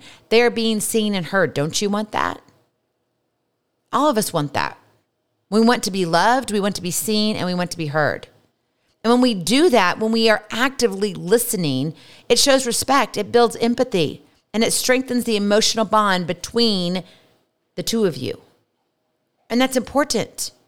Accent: Hawaii, United States; As you know, I'm from Hawaii.

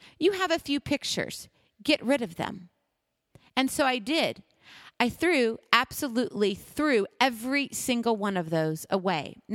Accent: Hawaii, United States; I was born in Hawaii and graduated from high school in Hawaii.

